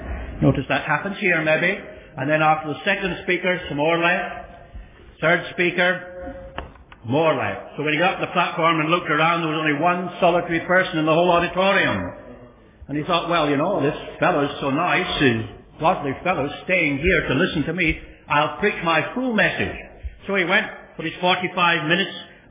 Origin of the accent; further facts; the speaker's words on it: Ireland; now in Australia; being an Irishman, I appreciate that very much. But one of the things that happened when I came to Australia, I became friendly with an old gentleman.